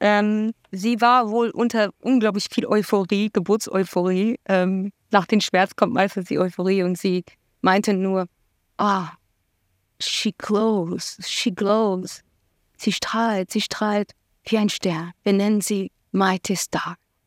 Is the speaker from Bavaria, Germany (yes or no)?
no; Berlin, Germany; born there; Ich bin in Berlin geboren.